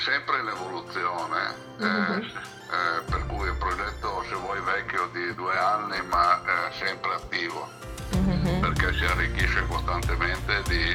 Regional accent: Milan, Lombardy, Italy; sono milanese, vivo a Milano e questa è la mia base da cui parto per fare quello che faccio

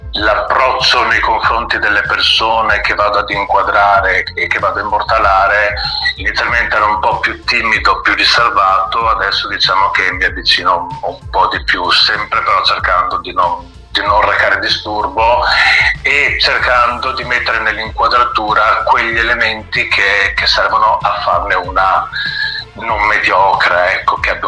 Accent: Padua, Veneto, Italy; Allora, io sono di Padova, nato a Padova, cresciuto a Padova

